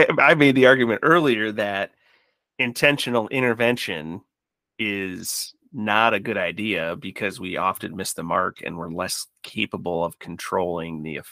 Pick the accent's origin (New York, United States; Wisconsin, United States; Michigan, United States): Michigan, United States; so I grew up in Michigan.